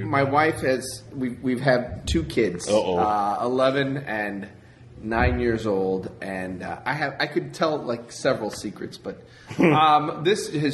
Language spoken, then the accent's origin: English; Kansas City, United States; I'm originally from Kansas City.